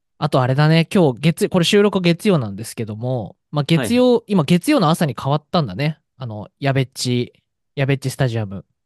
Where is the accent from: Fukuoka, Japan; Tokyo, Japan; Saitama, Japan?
Saitama, Japan; 僕、地元埼玉ですけども、まあ、浦和